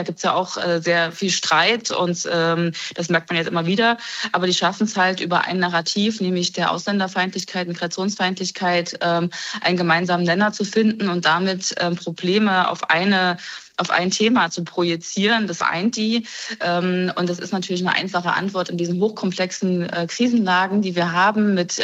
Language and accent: German; Thuringia, Germany; ich komme aus Thüringen